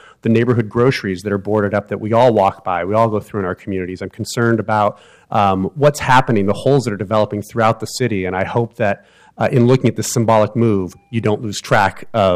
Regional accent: Hayward, California, United States; I grew up in the East Bay of California in Hayward

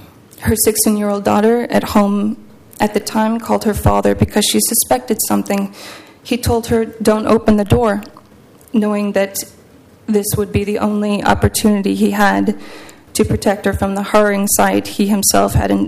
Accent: Oregon, United States; also born or lived in Portland, Oregon; I was born in Portland, Oregon, and grew up in a small town about 40 minutes east of here. Oregon is my longtime home, and in my opinion, there is no place like it on earth.

